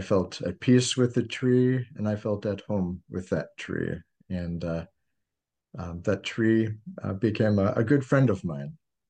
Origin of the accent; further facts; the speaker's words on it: Chicago, Illinois, United States; I grew up in the Chicago area, and there was two early formative experiences.